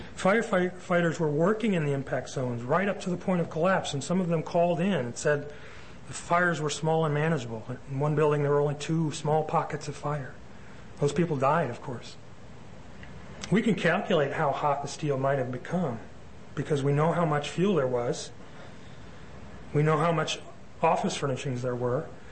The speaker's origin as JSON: {"language": "English", "town": "South Bend", "region": "Indiana", "country": "United States", "said": "because I'm from South Bend."}